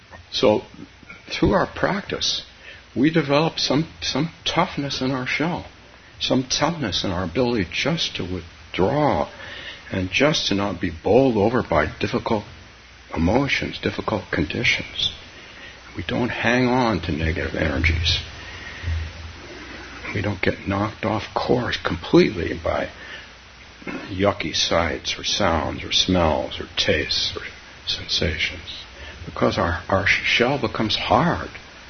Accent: Palo Alto, California, United States; Tritillarium, or whatever you call it, I had in Palo Alto, my hometown. It was a good place to have turtles.

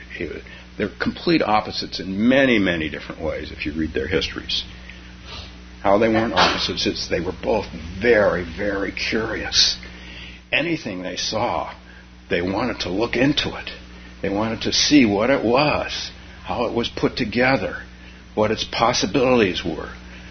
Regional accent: California, United States; I'm from Silicon Valley, although I'm from there before it was Silicon Valley. I'm so old, right?

